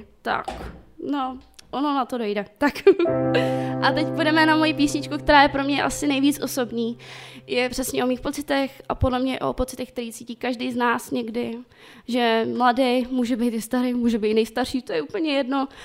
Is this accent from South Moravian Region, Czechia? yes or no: no; Klatovy, Plzeň Region, Czechia; Tak upřímně, vystupovala jsem jednou u nás v Klatovech na takovém pódiočku